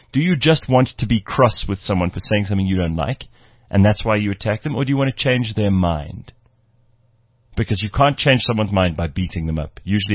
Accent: South Africa; now in Netherlands; I'm a South African currently working in Holland.

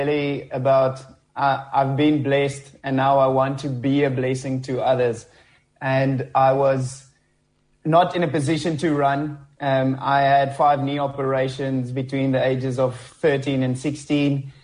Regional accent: South Africa; now in United Kingdom; when we came from South Africa to the UK

